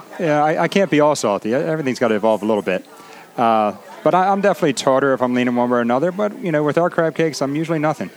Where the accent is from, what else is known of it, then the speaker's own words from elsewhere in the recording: Dundalk, Maryland, United States; I was over there by Hollery Middle. You know, pretty much